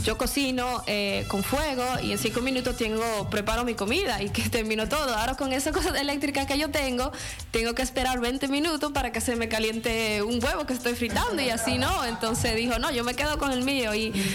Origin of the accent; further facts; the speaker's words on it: Dominican Republic; yo soy dominicana y vivo aquí mucho tiempo, pero todavía no aguanto el frío.